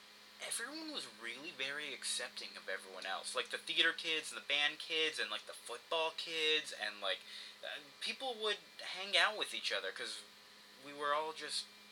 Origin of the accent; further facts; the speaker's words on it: Texas, United States; born there; because I am Middle Eastern. I'm Iranian. I was born in Texas, of all places. Yeah, what? But my parents are Iranian